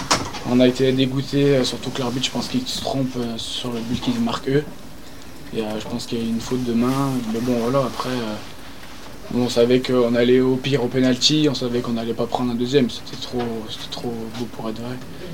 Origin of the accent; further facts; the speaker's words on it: Saint-Étienne, Auvergne-Rhône-Alpes, France; Moi, je suis de Saint-Etienne